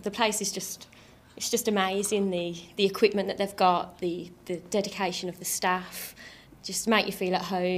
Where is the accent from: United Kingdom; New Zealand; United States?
United Kingdom; Birmingham, West Midlands; The Birmingham Women's Hospital, I'm so glad that I am from Birmingham